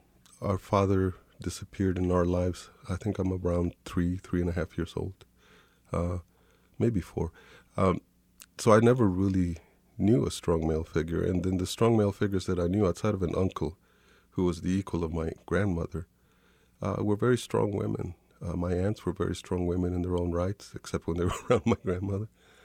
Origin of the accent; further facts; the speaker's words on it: Kansas City, Missouri, United States; when I'm gone from Kansas City, I don't miss it. I don't long for it.